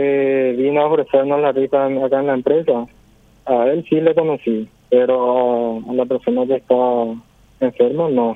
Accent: Minga Guazú, Alto Paraná, Paraguay; yo soy de Minga Guazú

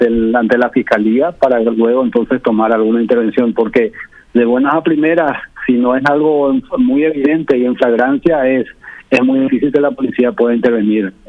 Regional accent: Paraguay; como paraguayos

